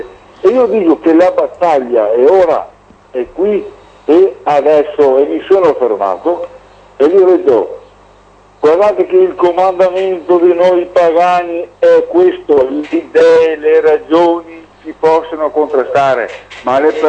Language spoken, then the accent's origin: Italian; Bassano del Grappa, Veneto, Italy; Io sono di Bassano, sono appena tornato a casa